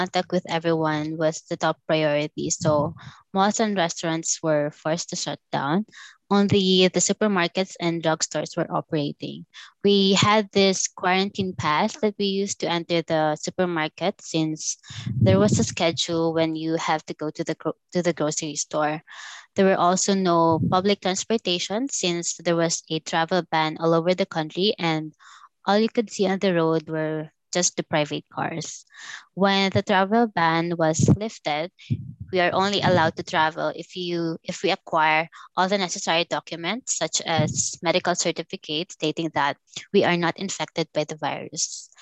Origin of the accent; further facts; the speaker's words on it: Legazpi, Bicol Region, Philippines; English is a second language; moved away as an adult; now in Manila, Philippines; Originally, I am from Legazpi City, Philippines. However, about 6 years ago, I decided to move to the metro, which is in Manila, to get my bachelor's degree.